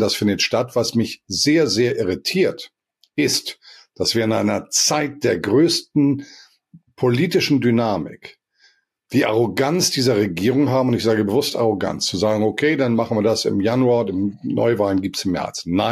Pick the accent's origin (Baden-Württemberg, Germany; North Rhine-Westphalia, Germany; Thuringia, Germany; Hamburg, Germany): Hamburg, Germany; Wir sind beides Hamburger, war mal Hamburger Bürgermeister, ich bin gebürtiger Hamburger sogar.